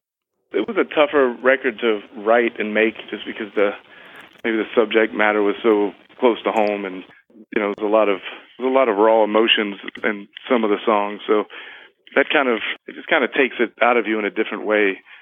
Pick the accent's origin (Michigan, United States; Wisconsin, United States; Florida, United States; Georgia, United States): Florida, United States; Jacksonville; we started in Jacksonville in my hometown